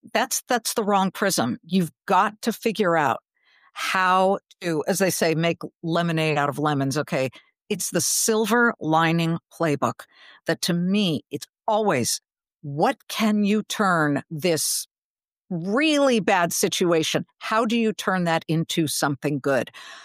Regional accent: Beverly Hills, California, United States; I grew up in Beverly Hills and I deserved it.

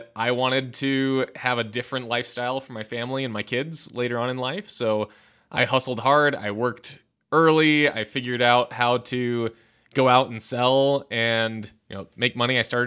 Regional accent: Michigan, United States; So yeah, I grew up in Michigan, and family background. I'm one of three kids. I'm the youngest.

